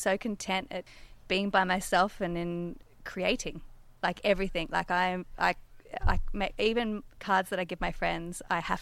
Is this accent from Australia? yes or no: yes; New South Wales, Australia; also born or lived in Hunter Valley; I grew up in Cat Eye National Park along the Hawkesbury River in New South Wales and later moved to the Hunter Valley.